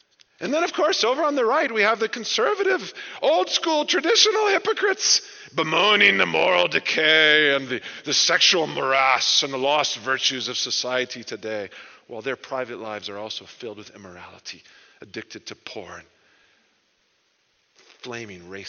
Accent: the South, United States; now in South Africa; from one of the rudest, impolite, uncourteous societies in the world, I'm ashamed to say, but yet I grew up in the South.

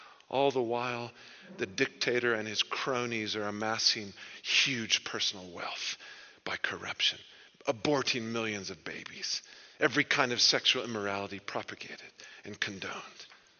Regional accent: the South, United States; now in South Africa; from one of the rudest, impolite, uncourteous societies in the world, I'm ashamed to say, but yet I grew up in the South.

